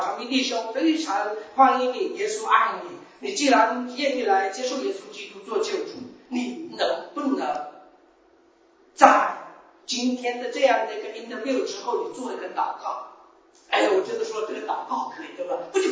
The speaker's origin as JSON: {"language": "Chinese", "country": "China", "said": "当然我们是来自神州，对不对？我们中国是被称为神州的地方。"}